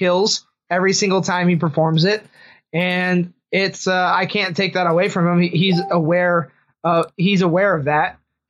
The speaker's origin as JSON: {"language": "English", "town": "San Diego", "region": "California", "country": "United States", "said": "Cause I actually had a mentor, cause I'm from San Diego and that's where I started."}